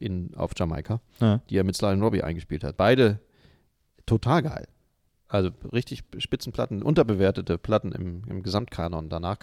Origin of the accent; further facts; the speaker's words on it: North Rhine-Westphalia, Germany; Im Siegerland wäre es schön, wo ich herkomme, wenn es so aussehe.